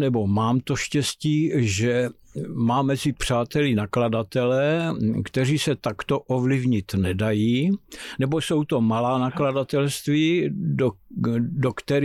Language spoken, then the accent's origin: Czech; Brno, South Moravian Region, Czechia; Já jsem vyrůstal na půdě brněnského jachtklubu na Brněnské přehradě, kde jsem trávil s rodiči vlastně veškerý volný čas, prázdniny, všechno.